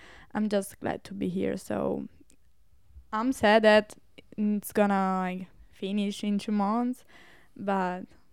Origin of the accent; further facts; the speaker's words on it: Italy; English is a second language; Where are you from? And I was like, hi, I'm from Italy.